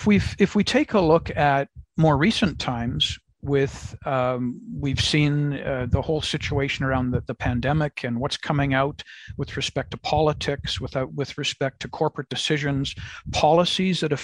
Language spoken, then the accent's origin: English; Canada; as a Canadian living in Canada